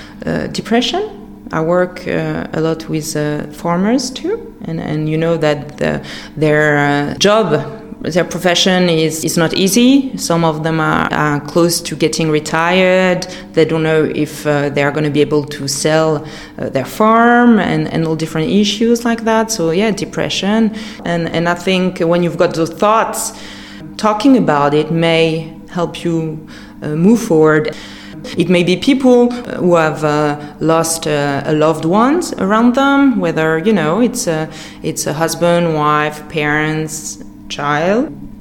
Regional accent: Saint-Brieuc, Brittany, France; accent: American; English is a second language; moved away as an adult; I was raised in Saint-Brieuc. And then afterwards, I went to the US to study. And that's where I learned American English.

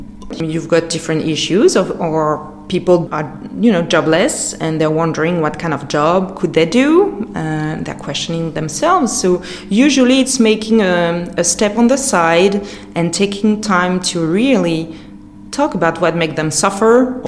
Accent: Saint-Brieuc, Brittany, France; accent: American; English is a second language; moved away as an adult; I was raised in Saint-Brieuc. And then afterwards, I went to the US to study. And that's where I learned American English.

